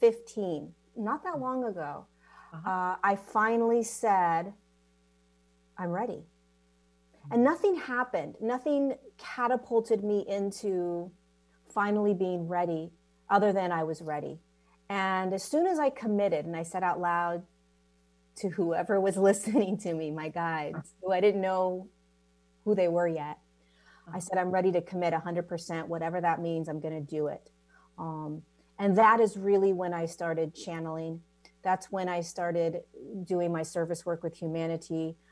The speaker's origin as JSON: {"language": "English", "region": "California", "country": "United States", "tie": "born there", "said": "So I was born in California."}